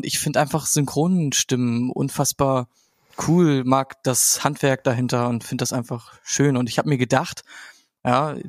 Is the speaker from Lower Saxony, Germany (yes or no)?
yes; Buxtehude, Lower Saxony, Germany; Ich bin geboren und aufgewachsen in Buxtehude mit Stolz.